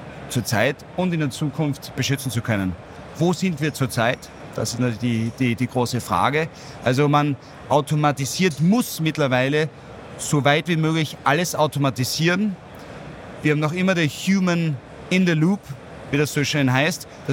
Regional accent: Austria; Ich bin Österreicher.

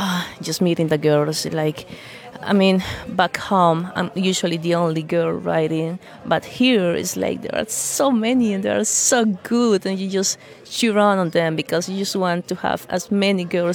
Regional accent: Costa Rica; I am from Costa Rica

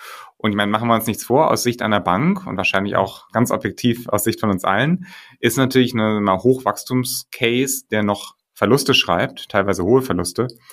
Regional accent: Hamburg, Germany; moved away as an adult; also born or lived in Berlin; now in Stockholm, Sweden; bin Hamburger, habe lange in Berlin gelebt und hatte dann 2015 mich entschieden, nach Stockholm zu gehen

